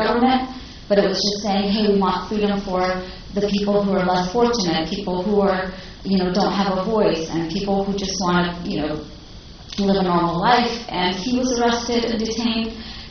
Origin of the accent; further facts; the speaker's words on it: California, United States; born there; she had to fled Iran because of the revolution, and that's how I was born in California.